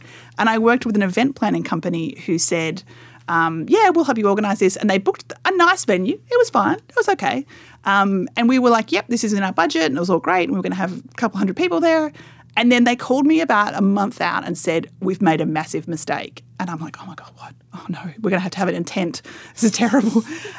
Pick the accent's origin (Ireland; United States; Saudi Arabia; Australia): Australia; accent: Australian; you can tell the accent is not American. I'm an Australian.